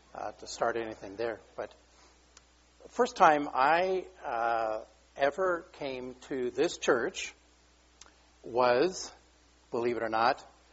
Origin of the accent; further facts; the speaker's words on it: Ireland; born there; since I was born in Ireland